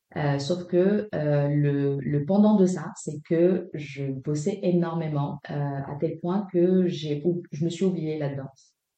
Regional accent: Casablanca, Casablanca-Settat, Morocco; moved away as an adult; now in France; je suis marocaine et française. J'ai passé les premières 20 années de ma vie à Casablanca et je suis arrivée en France pour mes études. Mmh. Je suis restée depuis.

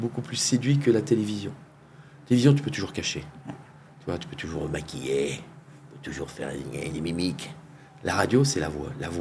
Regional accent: Hauts-de-France, France; Moi, je suis du Nord. Je suis né dans le Nord.

